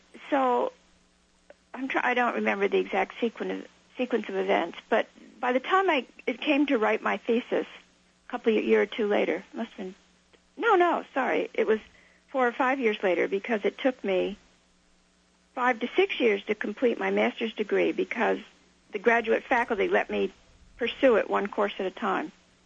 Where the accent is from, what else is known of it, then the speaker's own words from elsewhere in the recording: United States; I am an American. I am a woman.